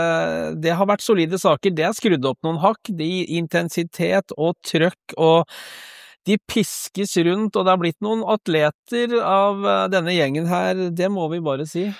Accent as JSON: {"language": "Norwegian", "town": "Stavanger", "region": "Rogaland", "country": "Norway", "said": "Så det blir fotball til blåfrosne folk der hjemme i Stavanger."}